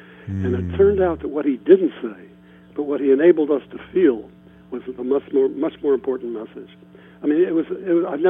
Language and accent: English; Ohio, United States; Well, I went to college. I grew up in Ohio.